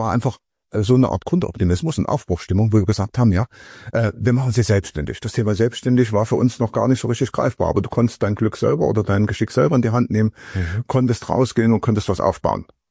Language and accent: German; Leipzig, Saxony, Germany; born there; Ja, ich bin geborener Leipziger, bin hier in Leipzig geboren, genau.